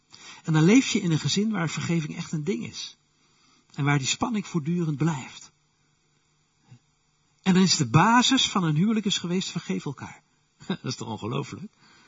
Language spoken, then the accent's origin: Dutch; Utrecht, Netherlands; Dat gebeurde thuis bij ons in Utrecht. En er waren momenten dat ik als kind bij de deur stond, de tussendeur, de schuifdeuren van ons huis.